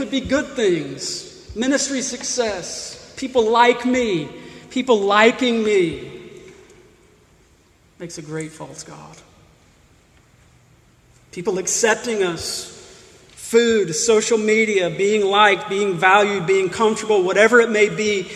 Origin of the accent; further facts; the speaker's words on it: Mississippi, United States; I grew up in Mississippi. A warm Mississippi night